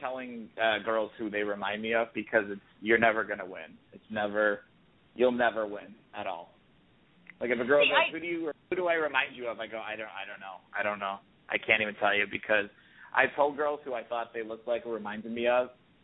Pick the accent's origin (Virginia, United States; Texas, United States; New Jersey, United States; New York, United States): New York, United States; bro, I'm from New York.